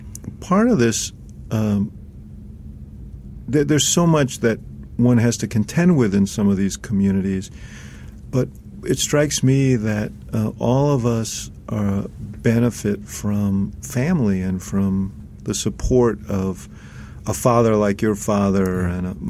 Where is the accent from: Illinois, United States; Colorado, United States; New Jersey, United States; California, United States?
Illinois, United States; Chicago; And I come from Chicago